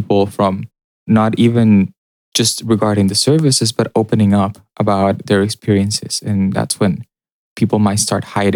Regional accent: Mexico; also born or lived in Texas, United States; And I'm from Mexico, and I completed most of my college and graduate education in Texas.

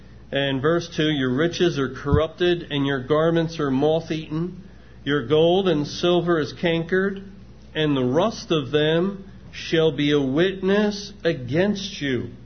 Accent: Philadelphia, Pennsylvania, United States; Because I grew up in Philadelphia. I didn't grow up a Christian.

